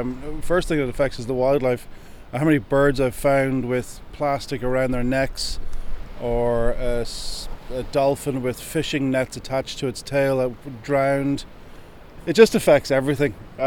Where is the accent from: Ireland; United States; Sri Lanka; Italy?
Ireland; Gorey, Leinster; I'm Irish. I'm from Goree. I'm from Wexford.